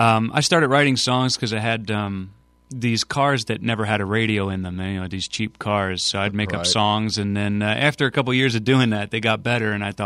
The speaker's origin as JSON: {"language": "English", "town": "Trenton", "region": "New Jersey", "country": "United States", "tie": "born there", "said": "Yeah, I was born in Trenton, New Jersey, yep."}